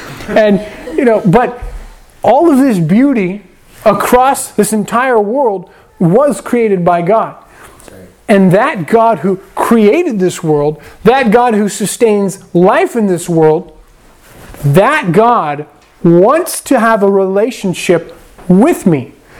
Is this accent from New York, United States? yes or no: no; Iowa, United States; I'm from Iowa, right? Iowa is like, this right here, that is Iowa.